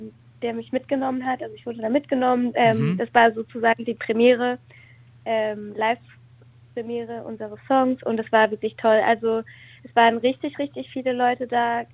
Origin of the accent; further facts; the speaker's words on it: Alicante, Valencian Community, Spain; das sind halt meine Wurzeln, ich komme aus Spanien so und ich habe mich so verbunden wieder